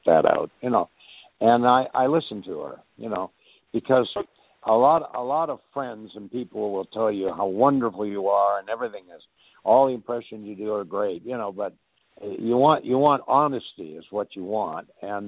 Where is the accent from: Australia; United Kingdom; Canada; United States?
Canada; I do talk about my early childhood growing up in Canada